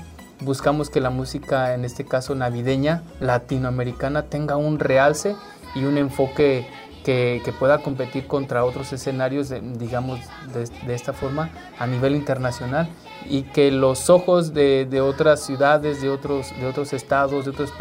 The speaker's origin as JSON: {"language": "Spanish", "region": "Guanajuato", "country": "Mexico", "tie": "born or raised there", "said": "yo nací en un pueblo en Guanajuato, sembrando el maíz en tierra de barro y agarrando la yunta"}